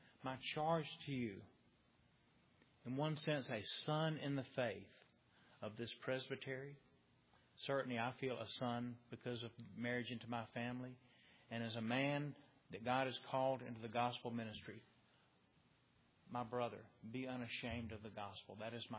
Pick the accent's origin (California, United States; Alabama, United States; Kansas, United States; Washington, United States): Alabama, United States; Mobile; I grew up in Mobile. Maybe I don't know how many people knew. I grew up here.